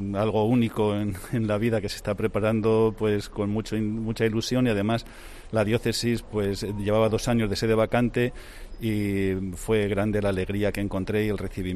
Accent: Castilla-La Mancha, Spain; Bueno, yo soy de Toledo, de un pueblecito de Toledo

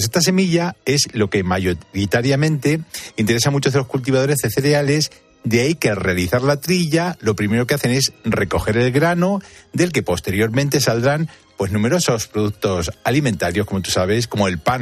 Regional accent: Castilla-La Mancha, Spain; como dicen en La Mancha, en mi tierra. Sí. Algunas veces la verdad es que somos demasiado, y sobre todo los manchegos, también hay que decirlo

